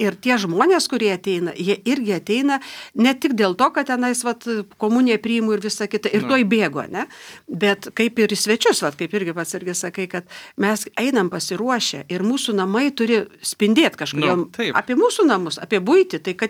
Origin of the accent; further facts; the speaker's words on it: Kaunas, Kaunas County, Lithuania; aš irgi esu kaunietė